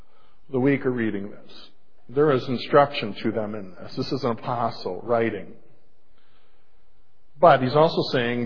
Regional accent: Chicago, Illinois, United States; You don't spend a lot of time saying the Cubs stink, again, I'm from Chicago, the weather's good

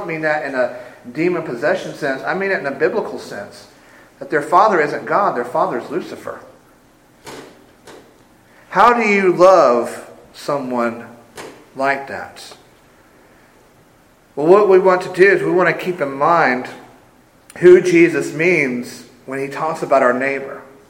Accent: Sumter, South Carolina, United States; Both Beth and I were born and raised in larger towns. I'm from Sumter, Beth is from Spartanburg.

